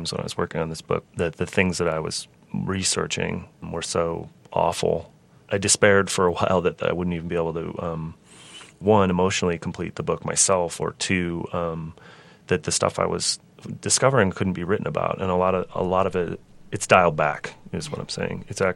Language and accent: English; Missoula, Montana, United States; But I grew up in Missoula, which is a college town